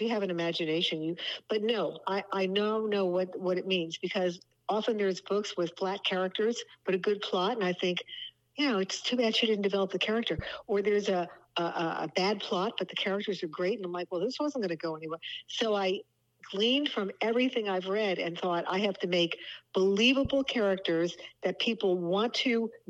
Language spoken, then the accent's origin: English; New Jersey, United States; moved away; Oh, I'm a Jersey girl, no matter what. Yeah. I moved out, but not willingly.